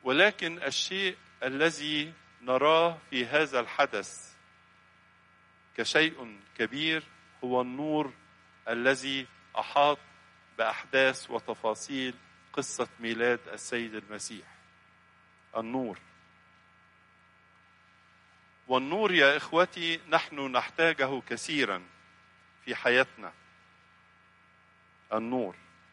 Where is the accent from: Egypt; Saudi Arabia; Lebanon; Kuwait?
Egypt; والتقويم الشرقي عندنا في مصر يقوم على السنة المصرية القديمة